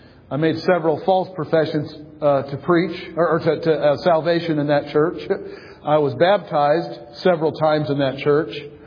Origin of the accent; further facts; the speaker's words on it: Eastpointe, Michigan, United States; now in Fort Worth, United States; I was born and raised in East Detroit, Michigan. My dad was a factory worker, and it was almost like I wasn't raised in the North